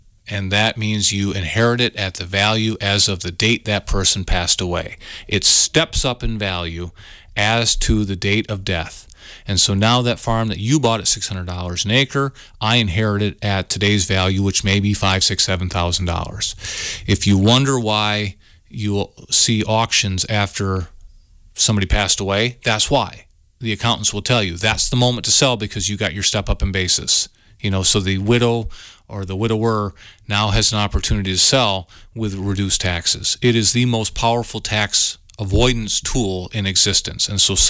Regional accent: Riverdale, Wisconsin, United States; now in Spring Green, United States; I grew up in Riverdale. I'm a river rat down by Muscadet. I currently live in Spring Green, so I'm from River Valley now.

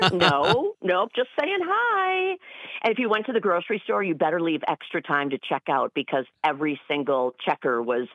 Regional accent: Leopolis, Wisconsin, United States; I grew up outside of Green Bay in this little town called Leapolis. It's not Appleton. It's not Minneapolis. It's Leapolis. It's right between Green Bay and Wausau off of Highway 29.

